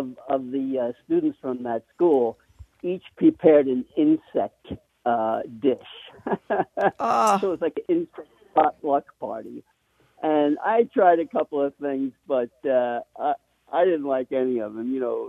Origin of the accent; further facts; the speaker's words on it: Brooklyn, New York, United States; born there; now in Brooklyn, United States; I was born in Brooklyn, New York. Now I live in Brooklyn, Connecticut.